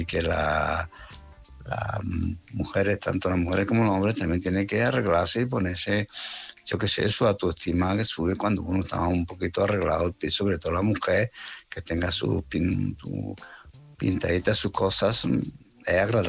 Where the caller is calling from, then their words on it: Málaga, Andalusia, Spain; de Málaga.